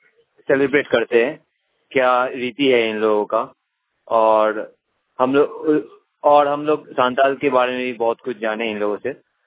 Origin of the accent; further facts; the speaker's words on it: Kolkata, West Bengal, India; मैं कलकत्ता से आया हूँ।